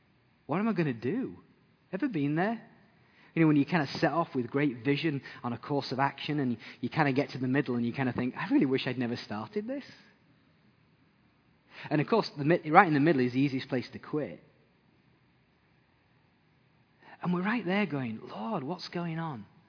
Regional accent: England, United Kingdom; also born or lived in Austria / Hungary; now in New Zealand; as an Englishman, we had to go through immigration and paperwork to pursue residency to be in New Zealand.

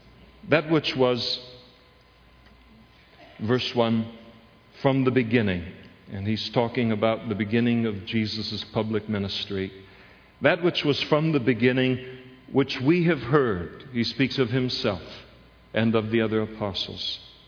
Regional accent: Scotland, United Kingdom; not because I'm a Scot

